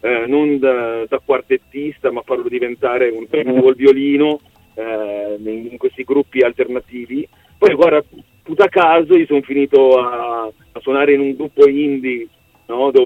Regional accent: Pregnana Milanese, Lombardy, Italy; Vicino a Ro, noi siamo cresciuti a Pregnana Milanese, tra l'altro Nico adesso vive anche lui a Pregnana Milanese, uh-huh. Quindi l'Interland Milanese.

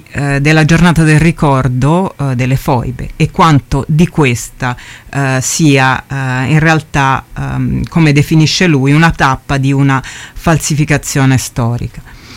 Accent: Tuscany, Italy; io sono toscana

